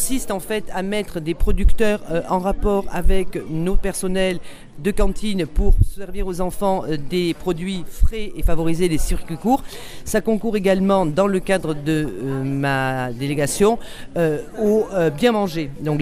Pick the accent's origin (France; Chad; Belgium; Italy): France; Apt, Provence-Alpes-Côte d'Azur; moi je suis d'APT. Donc j'étais moi-même trésorière du rugby à 13 à APT.